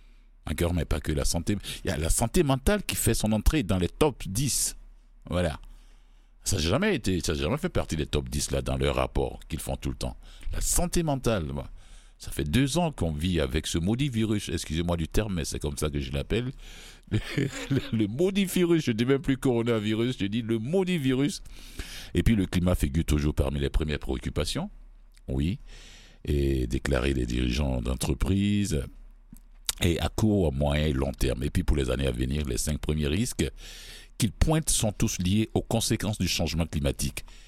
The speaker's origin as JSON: {"language": "French", "country": "Canada", "said": "ici chez nous, au Canada"}